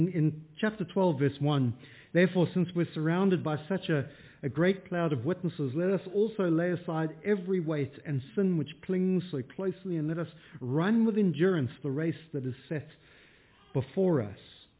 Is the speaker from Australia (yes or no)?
no; South Africa; now in United Kingdom; I'm not around from around here. From much further south, I come from South Africa, and I went to a South African boarding school.